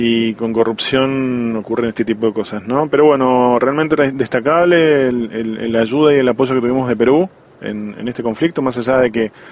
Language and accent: Spanish; Argentina; Como argentino.